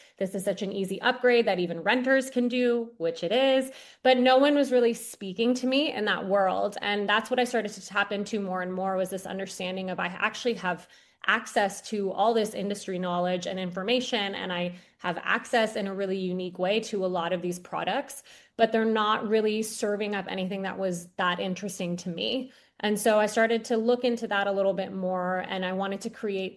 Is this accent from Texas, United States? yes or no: yes; Houston, Texas, United States; So I am from Houston. I went to undergrad in New York and pursued journalism and economics.